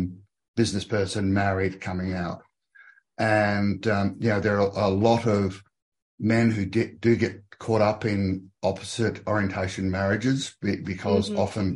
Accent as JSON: {"language": "English", "town": "Adelaide", "region": "South Australia", "country": "Australia", "tie": "born or raised there", "also_born_or_lived": "Melbourne", "lives_now": "Sydney, Australia", "said": "I grew up in Adelaide, the capital of South Australia, and after university I went to Melbourne, the capital of Victoria, and now I'm in Sydney"}